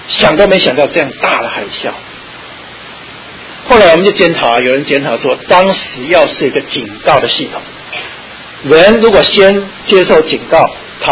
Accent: Taiwan; 我们台湾人哈很迷信，我觉得有一件事就是有点妙的。

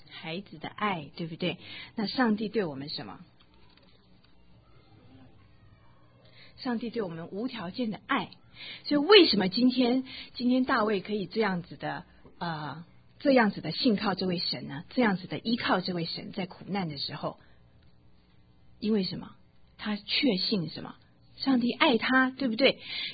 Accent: China; 这我们中国人最会，中国人爱面子，对不对？

